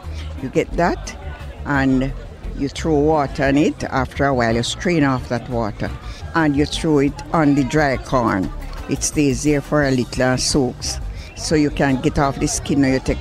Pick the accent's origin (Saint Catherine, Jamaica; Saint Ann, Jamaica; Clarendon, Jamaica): Saint Ann, Jamaica; I'm from St. Anne.